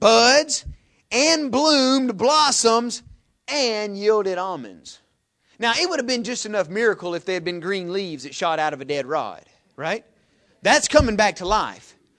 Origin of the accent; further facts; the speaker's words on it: the South, United States; Now I'm from the South.